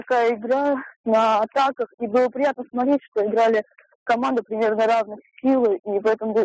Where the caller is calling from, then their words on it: Saint Petersburg, Russia; Я звоню вам из Санкт-Петербурга.